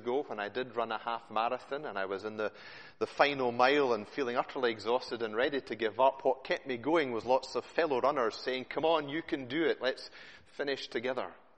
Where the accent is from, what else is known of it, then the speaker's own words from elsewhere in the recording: Scotland, United Kingdom; We're Scottish, but might not happen.